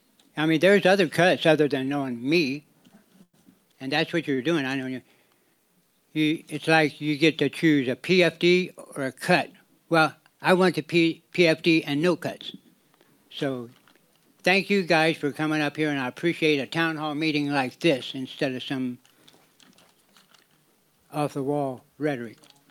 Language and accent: English; Kasilof, Alaska, United States; I'm from Kusilov, Alaska.